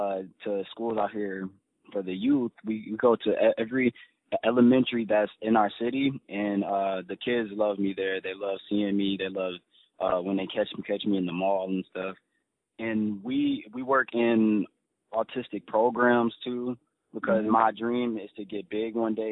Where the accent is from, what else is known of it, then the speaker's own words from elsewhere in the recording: Ypsilanti, Michigan, United States; My dad is a senior, of course. I was born and raised in Ypsilanti, Michigan, and I'm 20 years old